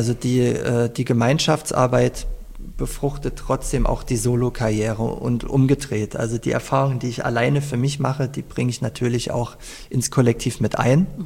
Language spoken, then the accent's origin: German; East Germany, Germany; mit meinen eigenen persönlichen Erinnerungen an meine Kindheit in der DDR und an meine Jugend im wiedervereinigten Deutschland